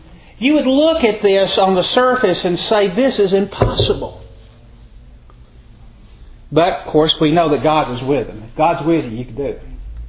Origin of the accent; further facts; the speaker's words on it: Alabama, United States; You know, I'm from Alabama, and so we can talk football all day long.